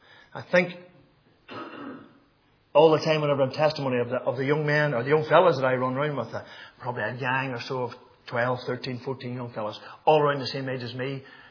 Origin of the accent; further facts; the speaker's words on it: Northern Ireland, United Kingdom; now in Macclesfield, United Kingdom; I'm from the Macclesfield Free Church, and I've lived in Macclesfield some 24, 25 years. As I grew up in Macarthur, just in front of the Glen Sheehan Pass there in County Londonderry, I grew up in a home that was not a Christian home.